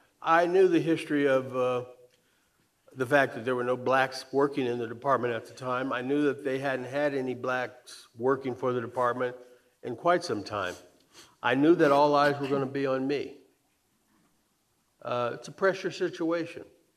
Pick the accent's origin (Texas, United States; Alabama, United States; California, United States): Texas, United States; El Paso; Because no one in my history growing up in America ever called me N-word. I was called nigga on three occasions in school, in the El Paso school system.